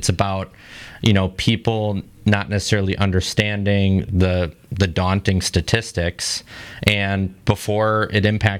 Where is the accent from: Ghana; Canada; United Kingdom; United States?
United States; Waukesha, Wisconsin; I grew up literally over on West Avenue in Waukesha. And as a kid, you know, this was my stomping ground.